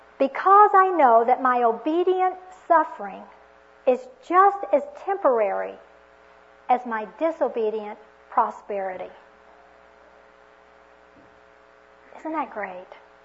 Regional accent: Texas, United States; I guess you all figured out by now I'm from Texas, because I was getting ready to say, y'all, God is not fair.

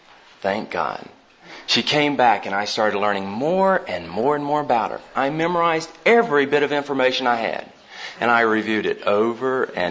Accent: North Carolina, United States; Mel mentioned I was from North Carolina.

